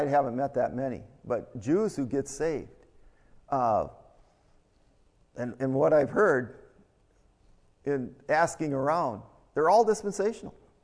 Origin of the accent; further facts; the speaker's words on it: Palo, Minnesota, United States; Let's see, my hometown was Palo. You don't know where Palo is. That's a little rural community south of Aurora, up in northern Minnesota, out in the swamp someplace, all right?